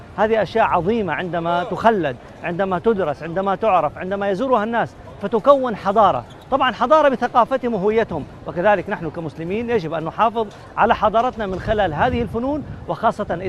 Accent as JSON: {"language": "Arabic", "country": "Saudi Arabia", "said": "يعني على مستوى المدن عندنا في السعودية حصلت هذه المشكلات"}